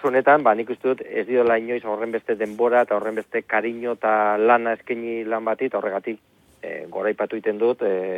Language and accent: Basque; Portugalete, Basque Country, Spain; noski nire herri da Portugalete getxo